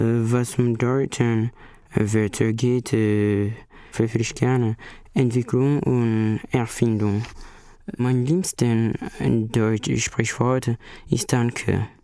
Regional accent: Cameroon; German is a second language; Ich komme aus Kamerun.

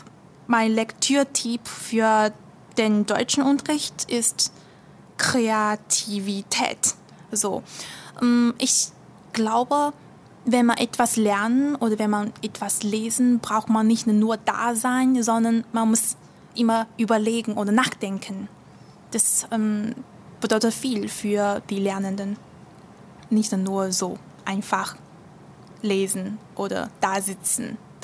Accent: Shanghai, China; German is a second language; Ich komme aus Shanghai, das ist eine große Stadt Chinas. Ich bin geboren im Jahr 1985.

